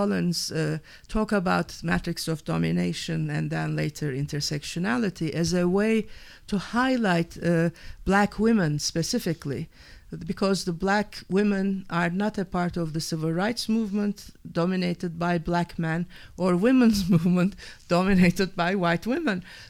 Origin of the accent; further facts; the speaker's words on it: Turkey; we're both from Turkey, Yasemin